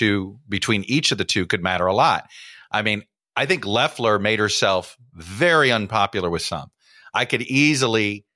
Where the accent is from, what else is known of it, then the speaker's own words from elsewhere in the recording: Miami, Florida, United States; Miami's my hometown, and I say it's Hong Kong.